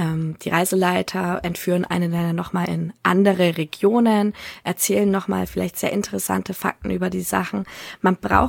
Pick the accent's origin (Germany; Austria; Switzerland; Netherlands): Germany; Nuremberg, Bavaria; Also ich komme aus Nürnberg.